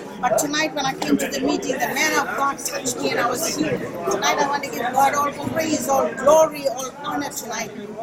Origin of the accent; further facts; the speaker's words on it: South Africa; I'm from South Africa.